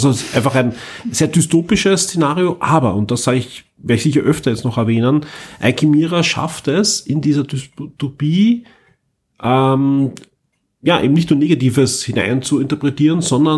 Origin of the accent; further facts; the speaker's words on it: Austria; der für uns als Österreicher jetzt auch nicht immer hundertprozentig